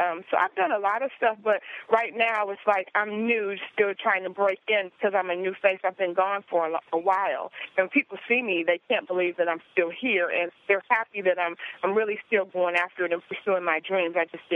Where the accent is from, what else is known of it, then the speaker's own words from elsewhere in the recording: Midwest, United States; when I was younger, growing up in the Midwest, I've always wanted to do the Hollywood thing.